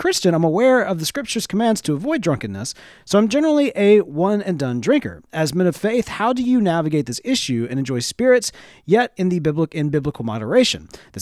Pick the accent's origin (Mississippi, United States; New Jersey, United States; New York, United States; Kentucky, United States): Mississippi, United States; But yeah, I'm from Mississippi.